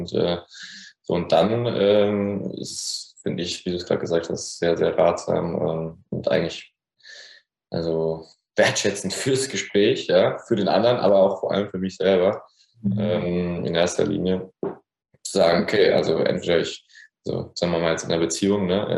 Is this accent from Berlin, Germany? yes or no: no; Heidelberg, Baden-Württemberg, Germany; Wir sind beide aus Heidelberg.